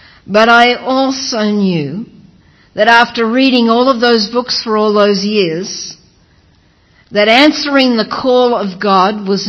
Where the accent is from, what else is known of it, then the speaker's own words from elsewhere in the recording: Australia; You see, I come from Australia